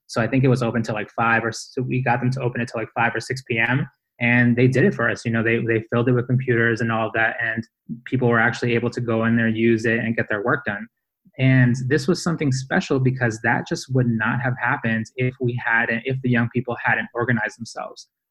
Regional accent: Boston, Massachusetts, United States; also born or lived in Guayaquil, Ecuador; So I grew up in Boston, Massachusetts, but I was born in Guayaquil, Ecuador. So I was born in Ecuador, and I came here with my family when I was about 4 years old.

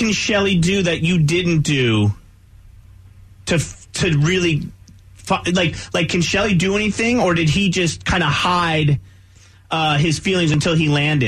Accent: California, United States; I met my fiance on Facebook from South Carolina. I'm from California.

